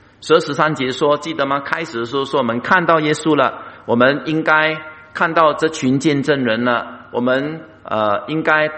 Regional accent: Singapore; 因为我们新加坡人跑 2.4 公里都平均10分钟之内要跑完它都不容易

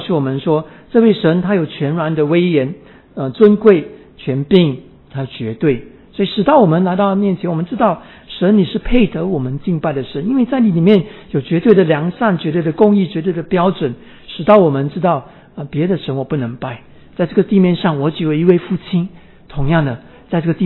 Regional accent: Singapore; 新加坡我是新加坡人啊，我在新加坡很少看到磐石啊

